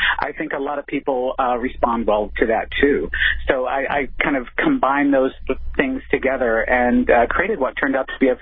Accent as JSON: {"language": "English", "region": "the South", "country": "United States", "tie": "born or raised there", "said": "I grew up in the South and I really love New Orleans."}